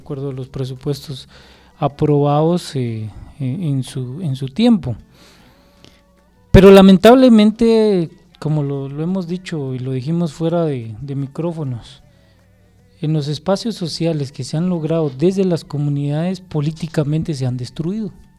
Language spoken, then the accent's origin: Spanish; San Marcos, Guatemala; yo soy de acá de San Marcos